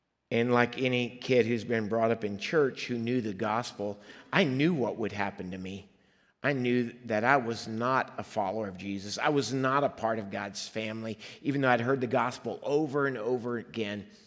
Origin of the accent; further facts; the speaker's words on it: Liberia; I grew up in Liberia, West Africa. When I was 4 years old, my parents, who felt the call to missions, decided we were going to Liberia, and I don't even remember that part, but off we went, and so I grew up in the jungles of Liberia.